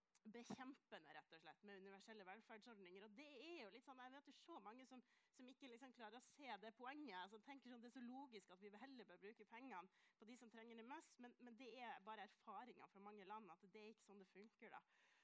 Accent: Kirkenes, Finnmark, Norway; now in Oslo, Norway; Ja, altså jeg kommer jo fra Kirkenes og bor i Groruddalen

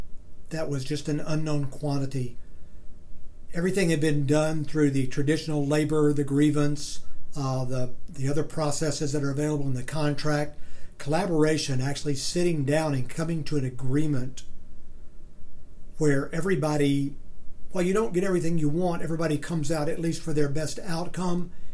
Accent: the South, United States; Growing up in the South, unions were very rare

